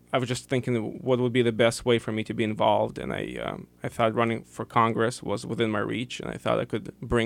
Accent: Russian Far East, Russia; It's on the Russian Far East, kind of, where if Sarah Palin's looking from Alaska, she sees kind of my hometown. But it's around Japan and kind of North Korea.

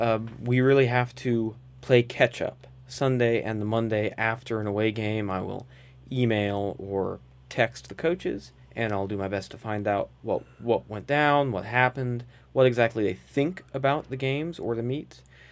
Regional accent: Maryland, United States; I come from Maryland, right outside Washington, D.C.

